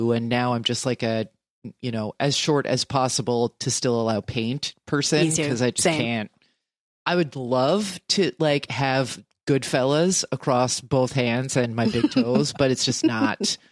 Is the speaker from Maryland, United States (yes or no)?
no; New Jersey, United States; I'm from New Jersey, so this is normal to have